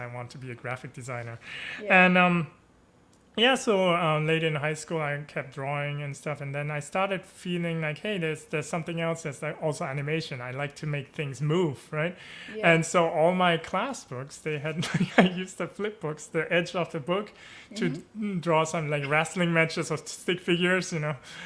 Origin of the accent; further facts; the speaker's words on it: Germany; English is a second language; also born or lived in Japan; So I was born in Japan, but moved with my family to Germany when I was 2.5 years old. And so I didn't really live in Japan. So I grew up bilingual. German is better than my Japanese, actually, I have to admit.